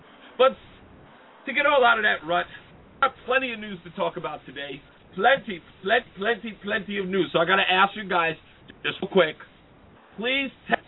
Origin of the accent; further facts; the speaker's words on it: New York, United States; Because I am from New York, and Mary's from New York.